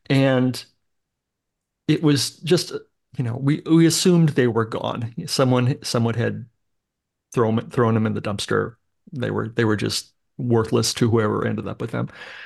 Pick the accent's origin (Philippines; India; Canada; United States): United States; California; I grew up in Southern California in this time.